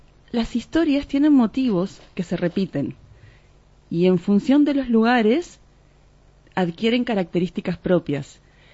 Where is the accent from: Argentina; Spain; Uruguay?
Uruguay; Montevideo; Y soy oriunda de Uruguay, nací en un barrio de Montevideo donde habían inmigrantes de todos lados